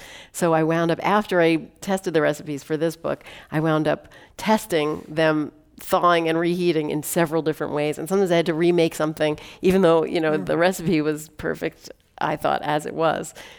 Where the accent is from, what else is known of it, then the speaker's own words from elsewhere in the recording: Queens, New York, United States; And growing up in Queens, it's really one of the most cultural diverse places in the country, maybe the world.